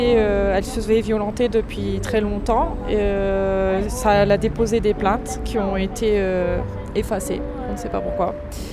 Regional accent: Hauts-de-France, France; je viens de la Somme, pour les soutenir justement

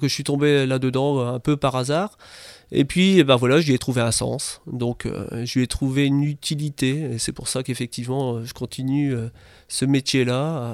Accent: Carvin, Hauts-de-France, France; donc moi je suis natif de Carvin, j'habite encore à Carvin, voilà.

